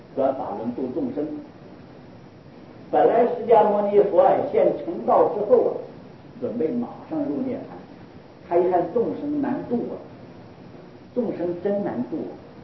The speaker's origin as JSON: {"language": "Chinese", "country": "China", "said": "我们中国人就是欠团结，"}